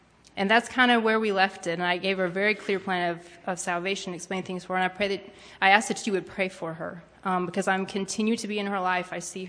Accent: Spain; all I could think about was all the wonderful things that I had experienced growing up in Spain and all the great things that God had done.

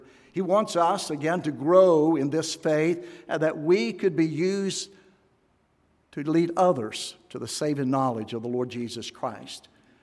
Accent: West Virginia, United States; And we are from West Virginia. I want you to know that.

